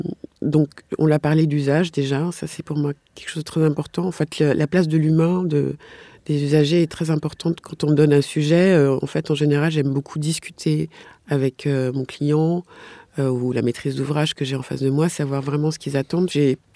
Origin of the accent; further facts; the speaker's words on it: Douala, Littoral, Cameroon; now in France; J'ai quand même vécu en France, mais maintenant, enfin, j'ai de la famille, je suis originaire du Cameroun, j'ai encore de la famille là-bas.